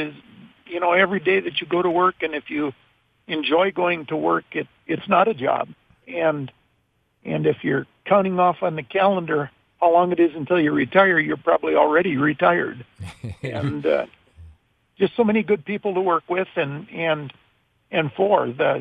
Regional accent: Lisbon, North Dakota, United States; I grew up in Lisbon, North Dakota, and Fargo was the closest college.

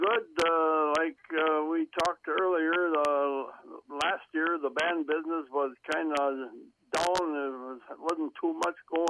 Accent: Chilton, Wisconsin, United States; Well, I was born and raised in the Chilton, Wisconsin area, and went to school the 12 years right here in the Chilton area.

